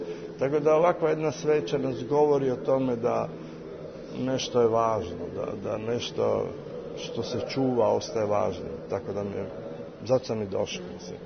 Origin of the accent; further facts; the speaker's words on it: Zagreb, City of Zagreb, Croatia; Ja dolazim iz Zagreba gdje, nažalost, nemamo uopće kinoteku.